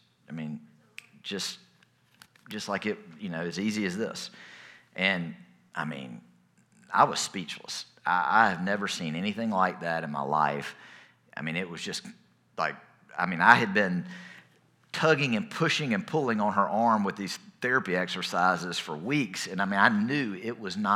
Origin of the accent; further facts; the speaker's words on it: Thomasville, Georgia, United States; I mean, I grew up in First Presbyterian Church in Thomasville